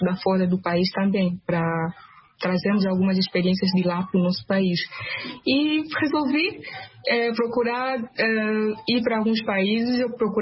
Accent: Cabinda, Angola; now in Brazil; Eu sou angolana, sou da província de Cabinda, cresci lá, nasci lá. Depois do meu ensino médio, eu estava pensando em morar fora do país.

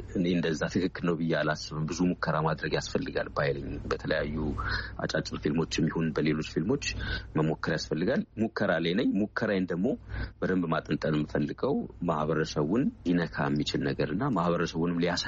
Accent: Addis Ababa, Ethiopia; ውጭ ሀገር ብኖርም ያደኩት ትልቅ እስኮንድረስ ይኖርኩት ኢትዮጵያ ውስጥ ነው አዲስ አበባ ነው

